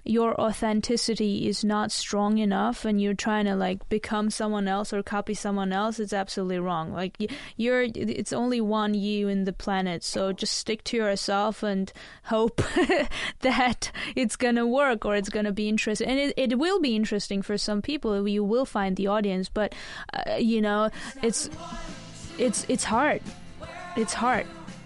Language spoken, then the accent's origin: English; Vanadzor, Lori, Armenia; and I'm from Vanadzor or from Armenia